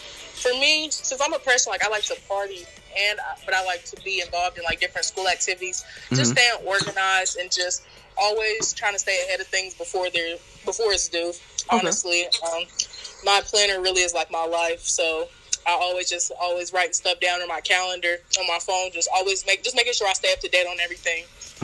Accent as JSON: {"language": "English", "town": "Cincinnati", "region": "Ohio", "country": "United States", "said": "I'm from Cincinnati."}